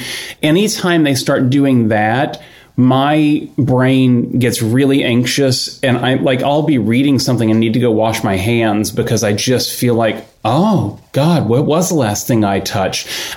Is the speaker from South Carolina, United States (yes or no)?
no; Houston, Texas, United States; moved away as an adult; I grew up in Houston.